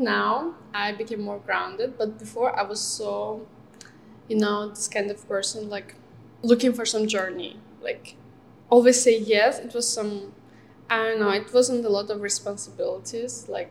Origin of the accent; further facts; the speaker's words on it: Moscow, Russia; English is a second language; it's originally a Turkish-Azerbaijani name. My parents are from Azerbaijan, and I was born and raised in Moscow